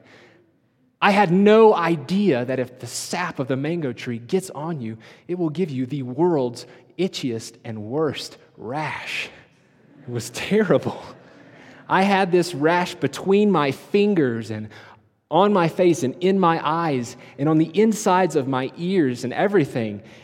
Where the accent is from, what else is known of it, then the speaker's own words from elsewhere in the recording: North Carolina, United States; So I'm treating the mango tree like I might treat an apple tree in my home state of North Carolina.